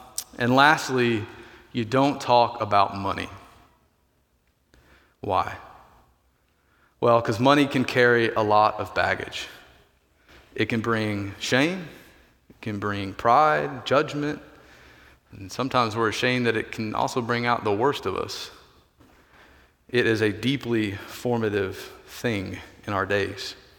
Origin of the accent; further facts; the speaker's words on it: the South, United States; accent: drawl; So, I grew up in the South. Some of you might know that. Some of you might not. I feel like my drawl is going away.